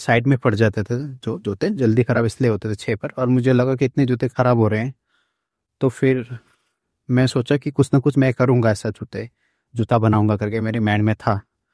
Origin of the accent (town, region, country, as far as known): Uttarakhand, India; now in Mumbai, India